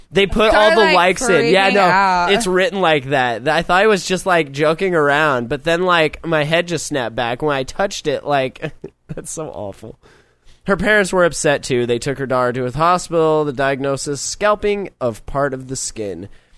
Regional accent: California, United States; Some kid in the chat was like, I'm from California. And I'm like, hey, me too.

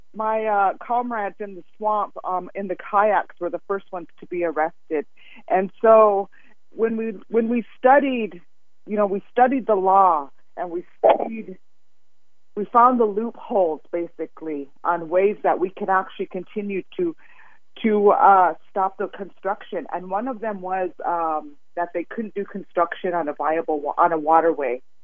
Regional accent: Rosebud, South Dakota, United States; now in New Orleans, United States; I'm Suchangu Lakota from Rosebud, South Dakota. That's my language. I introduced myself to everybody. I am a mother of three. I live in New Orleans, Louisiana for about 11 years now.

